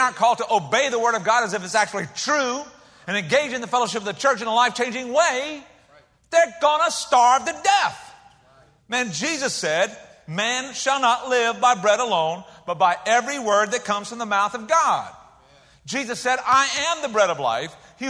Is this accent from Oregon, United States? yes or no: no; Rock Hill, South Carolina, United States; now in Savannah, United States; when we moved to Savannah, we came from Rock Hill, South Carolina.